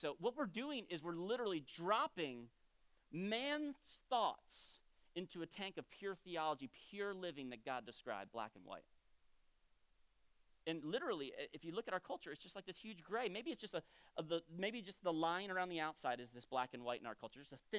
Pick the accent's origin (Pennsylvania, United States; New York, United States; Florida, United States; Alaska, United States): Florida, United States; I'm from Florida. Those are my teams.